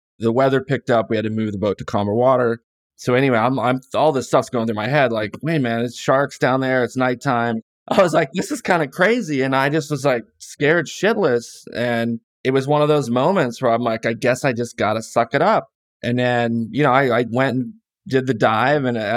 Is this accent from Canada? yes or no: yes; Canada; born there; My mom is American. My dad's Canadian. I was born up in the Rocky Mountains, Canada.